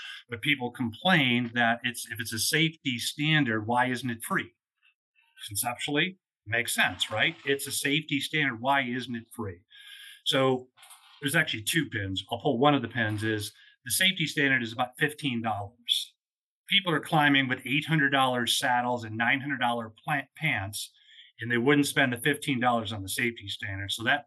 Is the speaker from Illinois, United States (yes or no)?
yes; Chicago, Illinois, United States; but I grew up in Chicago, great sports town, like a lot of cities. So that's my sports culture. As I moved around the globe, I adopted, air quotes, adopted the teams that were local